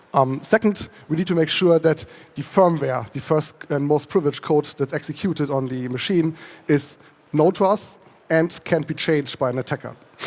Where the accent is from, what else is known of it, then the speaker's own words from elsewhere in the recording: Bochum, North Rhine-Westphalia, Germany; I'm a hacker from Bochum